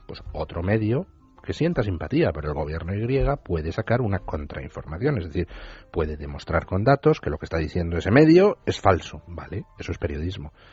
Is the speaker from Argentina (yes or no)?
no; Spain; Los que estamos aguantando todo lo que nos echan somos los españoles